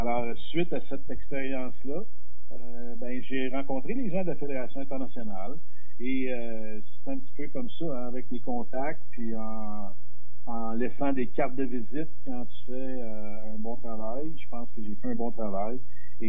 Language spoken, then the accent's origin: French; Montreal, Quebec, Canada; J'ai grandi dans Villeray avec les Expos dans les années 70. Je demeurais à 4 rues du Parc Jarry.